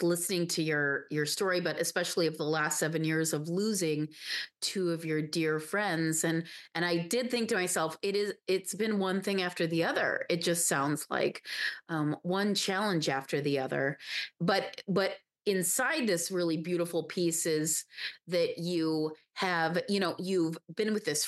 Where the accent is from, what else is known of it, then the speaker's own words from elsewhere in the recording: Chicago, Illinois, United States; I grew up outside of Chicago. So I read the Chicago Tribune. That was my newspaper.